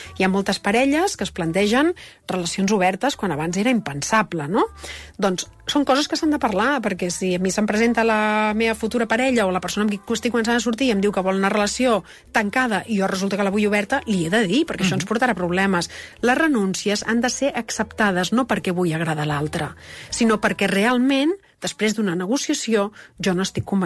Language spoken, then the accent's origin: Catalan; Catalonia, Spain; I jo sóc més del Maresme, que és la meva terra, i m'agrada viure al costat de la meva família